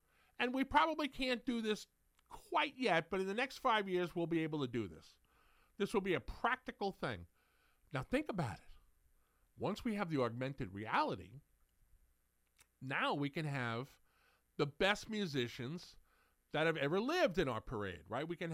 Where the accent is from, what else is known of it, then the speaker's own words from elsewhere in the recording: New York City, New York, United States; because I grew up in New York City and I worked at Macy's.